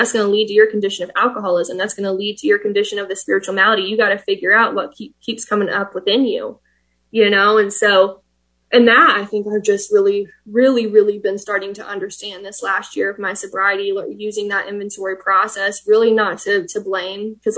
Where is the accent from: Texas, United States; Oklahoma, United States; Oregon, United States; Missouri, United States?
Oklahoma, United States; You know, I was raised in Oklahoma, which don't hold it against me.